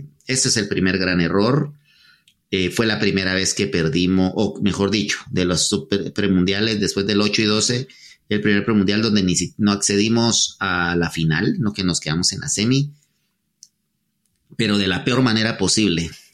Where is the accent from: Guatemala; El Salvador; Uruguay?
Guatemala; creo que como guatemaltecos nuestra sociedad y nuestros grupos todavía no están listos